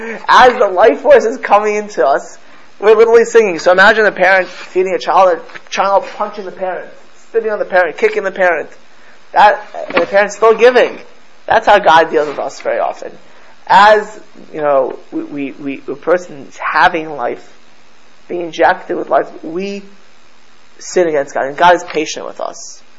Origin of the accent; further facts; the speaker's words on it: Florida, United States; Again, I grew up in South Florida.